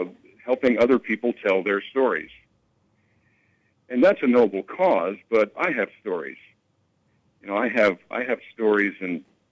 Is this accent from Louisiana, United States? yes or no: no; New York, United States; Soda. I'm from New York. We call it soda.